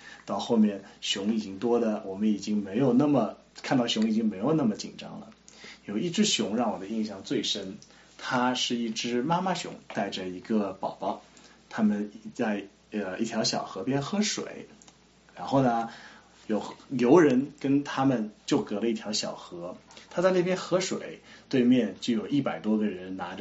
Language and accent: Chinese; Shanghai, China; born there; 我是在上海出生的。